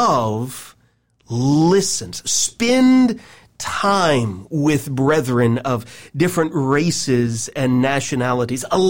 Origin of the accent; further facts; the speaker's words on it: Nashville, Tennessee, United States; moved away as an adult; I grew up in Nashville, Tennessee. Ever since I was 19 years old, I have lived in the Midwest.